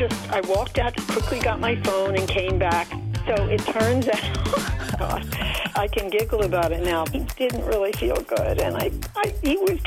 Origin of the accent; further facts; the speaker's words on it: Sun Prairie, Wisconsin, United States; I'm from Sun Prairie.